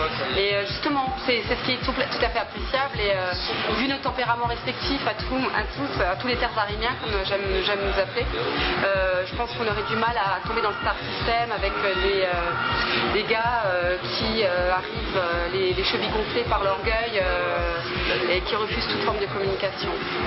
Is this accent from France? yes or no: yes; Strasbourg, Grand Est, France; Strasbourgeoise, ouais. En fait, on est vraiment des Strasbourgeois purs et durs.